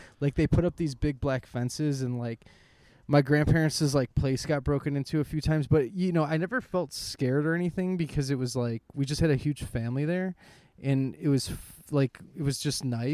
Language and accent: English; Chicago, Illinois, United States; I'm from Chicago, Illinois. I was born in Ravenswood Hospital. I grew up on Foster and Western. that is where I was born and that's where I'm from.